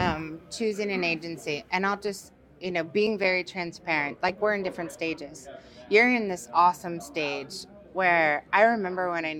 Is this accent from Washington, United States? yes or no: yes; Washington, United States; I'm from Washington.